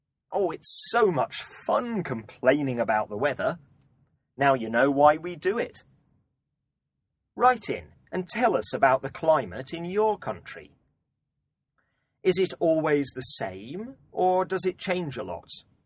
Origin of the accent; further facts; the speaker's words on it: Scotland, United Kingdom; I grew up in Scotland, and the weather there can be very changeable.